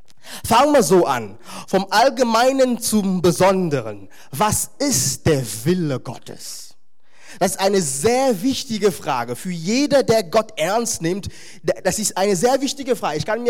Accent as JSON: {"language": "German", "town": "Brensbach", "region": "Hesse", "country": "Germany", "said": "Ich komme aus der Nähe von Frankfurt. Das ist in Odenwald, in Brenzbach, für die, die sich dann auskennen."}